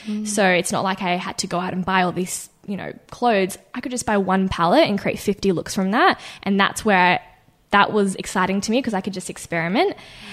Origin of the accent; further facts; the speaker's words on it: Connecticut, United States; also born or lived in Sydney, Australia; So I was born in Sydney, but at the age of, I think around 5 or 6, I moved to Connecticut in the US of all places